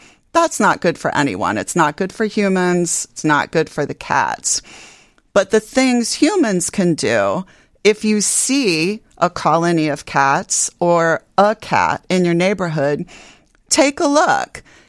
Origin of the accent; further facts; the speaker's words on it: Cincinnati, Ohio, United States; now in Chicago, United States; I hail from Cincinnati, of course, and our really good shelters also know how to do that.